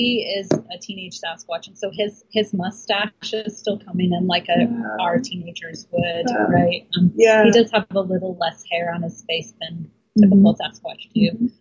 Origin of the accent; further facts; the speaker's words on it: Portland, United States; I'm from Portland.